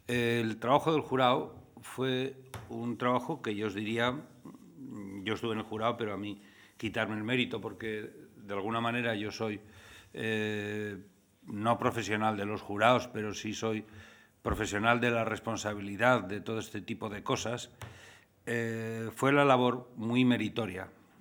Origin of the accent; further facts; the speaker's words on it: San Sebastián, Basque Country, Spain; Casualmente, yo soy donostiarra. soy donostiarra desde que nací, que es la mejor manera de ser donostiarra.